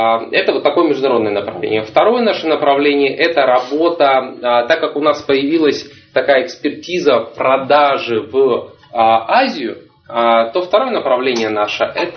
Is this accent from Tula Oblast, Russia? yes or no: no; Khabarovsk, Khabarovsk Krai, Russia; now in Moscow, Russia; вообще я из Хабаровска. В данный момент с 2017 года я живу в Москве. Но так с 15-го наездами между Хабаровском и Москвой.